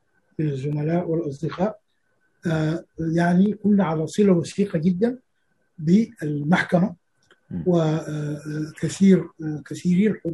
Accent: Sudan; الجاي أنا من السودان

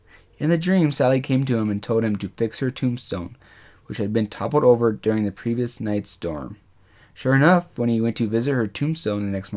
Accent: Chino Valley, Arizona, United States; At least you're not from Chino Valley like me.

